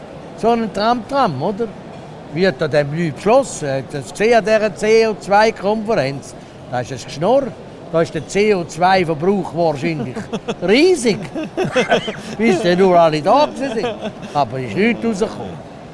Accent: Zurich, Switzerland; Wir Zürcher können uns nur eins leisten.

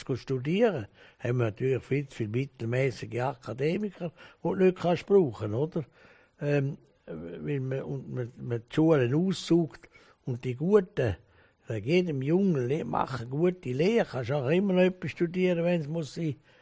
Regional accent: Zurich, Switzerland; erstens bin ich ein Zwinglianer als Zürcher. Ich gehöre zur Zürcher Landeskirche.

